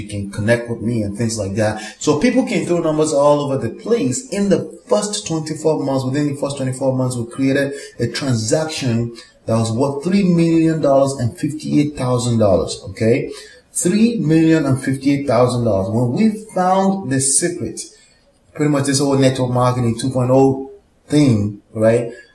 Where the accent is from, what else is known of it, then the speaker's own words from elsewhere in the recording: Nigeria; also born or lived in Texas, United States; now in New Jersey, United States; I was born in Texas. I was raised in Nigeria by Nigerian parents because they used to live in Texas in the 70s. And I was raised in Nigeria up till 1998, and I've lived in New Jersey since 1998.